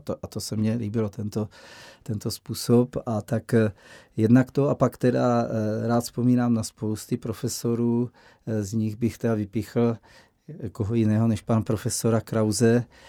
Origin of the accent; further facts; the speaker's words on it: Znojmo, South Moravian Region, Czechia; born there; My pocházíme ze Strážnice, což je náš rod, se tam dostěhoval. Já jsem se narodil už ve Znojmě, ale bráchové ještě ve Strážnici a mám vztah ke Strážnici, ale ke Znojmu jsem teda velký patriot Znojma